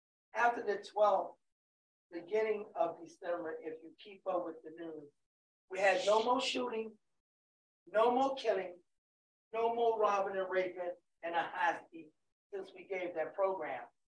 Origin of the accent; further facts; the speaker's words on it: Bertie, North Carolina, United States; I am originally from Bertie. Yeah. I'm one of the real bad girls back in the day.